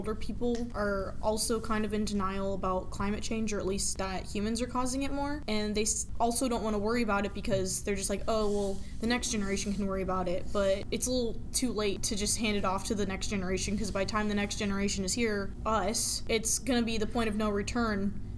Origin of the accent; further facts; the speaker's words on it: South Carolina, United States; I grew up in South Carolina, so I've never, like, seen that much snow.